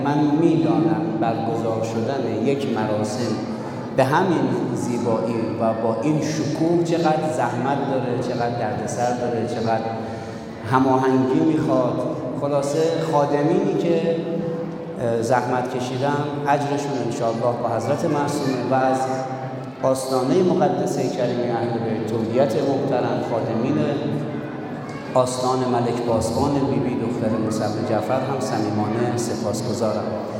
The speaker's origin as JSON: {"language": "Persian", "region": "Qom", "country": "Iran", "tie": "born or raised there", "said": "من که پدر و مادر و چندین شاید 5-6 نسل من هم در قم به دنیا آمدیم و در قم بزرگ شدیم"}